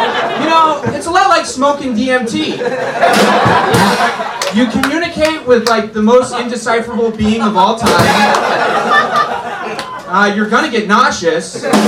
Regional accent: Indiana, United States; I'm from Indiana, and so is my personality.

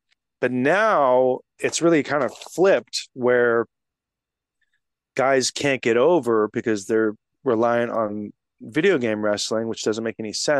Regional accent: Texas, United States; Hey, I'm from Texas.

